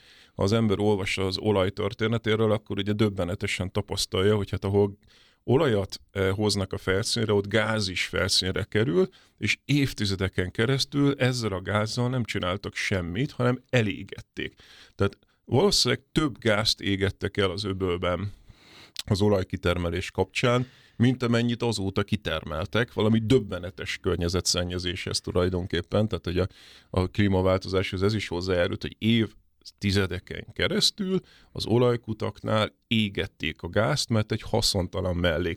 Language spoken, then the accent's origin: Hungarian; Kuwait; az én gyerekkorom az Kuwaitban volt